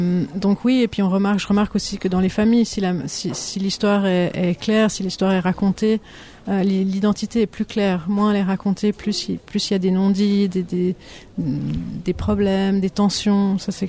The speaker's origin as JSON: {"language": "French", "region": "Geneva", "country": "Switzerland", "tie": "born or raised there", "said": "Moi j'ai grandi à Genève, donc il y avait un Suisse dans ma classe, on était tous binationaux."}